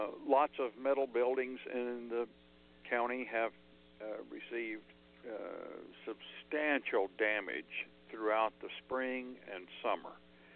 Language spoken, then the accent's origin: English; Texas, United States; I grew up in East Texas. My family was very poor.